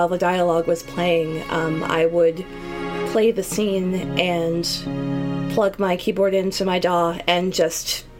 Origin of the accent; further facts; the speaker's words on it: Florida, United States; I'm a composer from Florida in the United States, and this is How I Make Music.